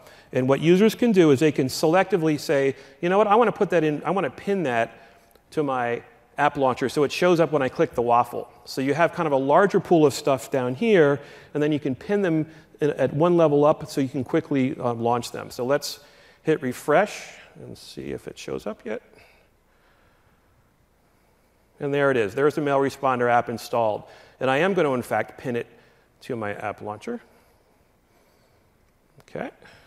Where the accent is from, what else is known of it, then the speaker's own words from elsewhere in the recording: Philadelphia, Pennsylvania, United States; How you doing? Because I'm from Philly.